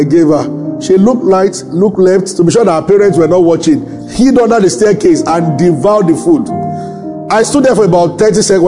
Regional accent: Abeokuta, Ogun, Nigeria; So we grew up in Abeokuta watching a lot of Yoruba films.

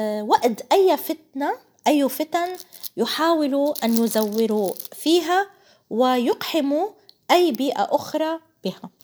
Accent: Palestine; فهناك من حاول أن يدخل إلينا وإلى بلدنا فلسطين نعرات وأمور لا تصح تماما

